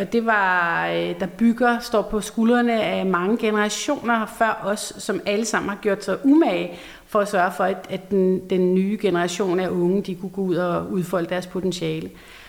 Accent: Jutland, Denmark; For jeg er fra Jylland, så jeg kan slet ikke have alt det der.

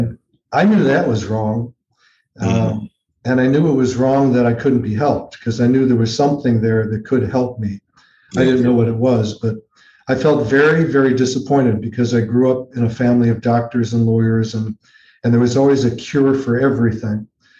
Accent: Chicago, Illinois, United States; moved away as an adult; also born or lived in Berkeley; And then I moved to Berkeley when I was 22 from Chicago, just on a whim.

